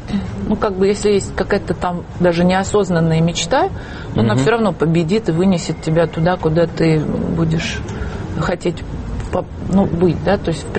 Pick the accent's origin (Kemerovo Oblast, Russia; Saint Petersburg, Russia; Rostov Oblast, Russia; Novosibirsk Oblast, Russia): Novosibirsk Oblast, Russia; Novosibirsk; now in Moscow, Russia; я пришла поступить в театральную в Москву, я приехала из Новосибирска.